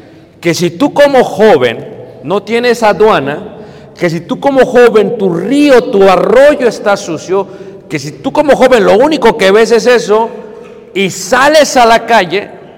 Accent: Mexico City, Mexico; now in Chicago, United States; Yo nací, crecí, me crié en Ciudad de México. El resto ha sido en Chicago.

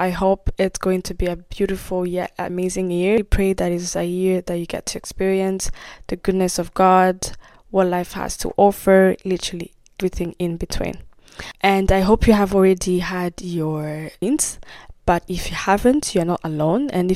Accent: Burundi; I was born and raised in Burundi. I am the second child at home.

